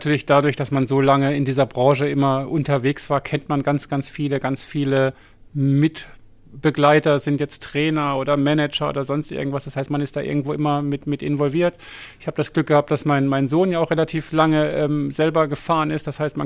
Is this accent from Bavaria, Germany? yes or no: no; Baden-Württemberg, Germany; eine Ortschaft weiter von meinem Heimatdorf, wo ich groß geworden bin, in Oberhausen eine Radrennbahn steht